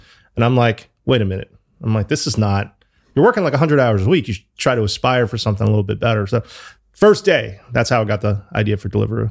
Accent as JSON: {"language": "English", "town": "New Haven", "region": "Connecticut", "country": "United States", "tie": "born or raised there", "lives_now": "London, United Kingdom", "said": "So my story is I grew up in New Haven. I went to university in Chicago."}